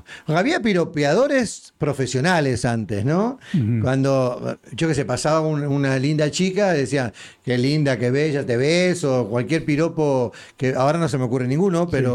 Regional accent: Uruguay; accent: Uruguayan; hay muchos más mexicanos que gente con mi acento, digamos, más uruguayos

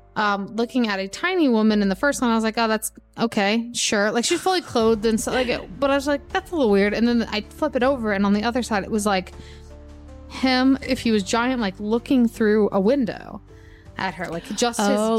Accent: Missouri, United States; Growing up in Missouri, I had a friend who lived out in the boonies, as we say

